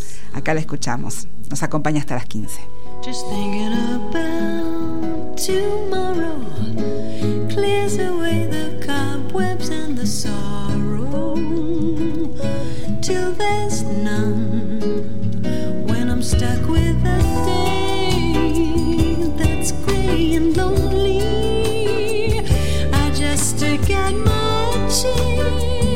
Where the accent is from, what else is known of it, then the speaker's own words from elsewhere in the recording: Argentina; Bueno, ¿estos somos los argentinos?